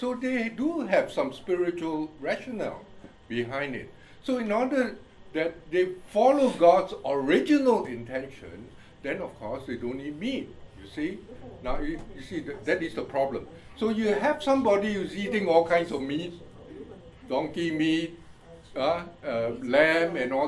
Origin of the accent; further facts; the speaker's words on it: India; accent: Indian; English is a second language; So he thinks I have Indian accent.